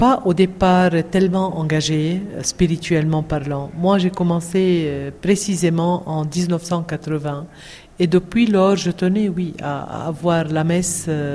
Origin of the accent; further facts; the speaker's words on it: Beirut, Beirut Governorate, Lebanon; Moi, je suis née au centre-ville, à Beyrouth, en 55. J'ai grandi là-bas.